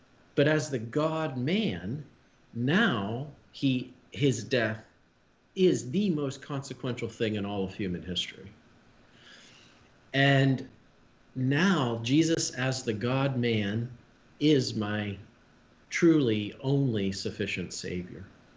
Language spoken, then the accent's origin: English; Pittsburgh, Pennsylvania, United States; I grew up in Pittsburgh in the 70s. How could I not be? I had to be a clandestine Steelers fan when I was in Lancaster because all those Eagles fans are just, they'll kill you. But no, now that I'm down here